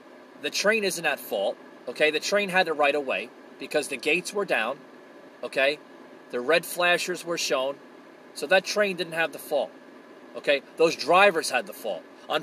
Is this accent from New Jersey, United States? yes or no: yes; New Jersey, United States; I'm from New Jersey, born raised. As you can tell of my accent.